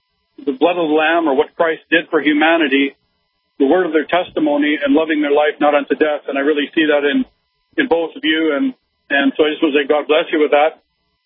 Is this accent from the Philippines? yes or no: no; Canada; So, just wanted to just give a thank you as a Canadian to those of you that value the First Amendment.